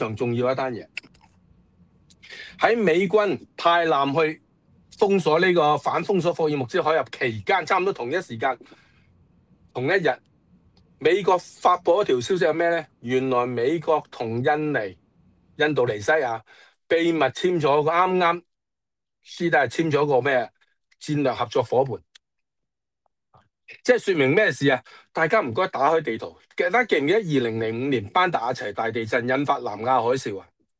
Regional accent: Hong Kong; 即系作为一个喺香港嘅中国人，喂，美帝而家好似摆明系冲着我哋中国人而来

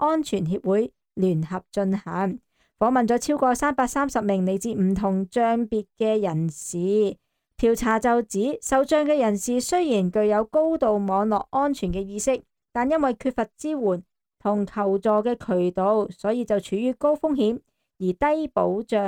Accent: Hong Kong; 我们香港人

